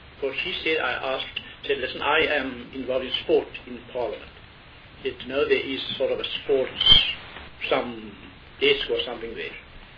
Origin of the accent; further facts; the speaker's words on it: Eastern Cape, South Africa; I am from the Eastern Cape, and I see that something is going to happen in the Eastern Cape.